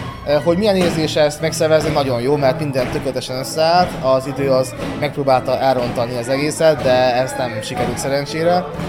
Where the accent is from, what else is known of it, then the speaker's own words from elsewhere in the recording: Temerin, Vojvodina, Serbia; Én temeriniként, természetesen Temerint ajánlottam a túra fészkének